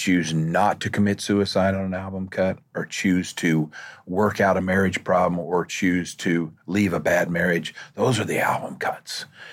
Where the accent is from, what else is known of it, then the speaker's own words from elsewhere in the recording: Oklahoma, United States; I don't know. I'm from Oklahoma.